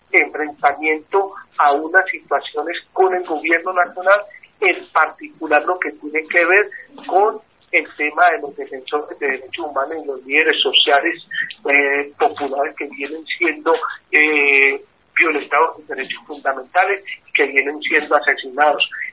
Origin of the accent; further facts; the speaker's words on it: Colombia; como sociedad, como colombianos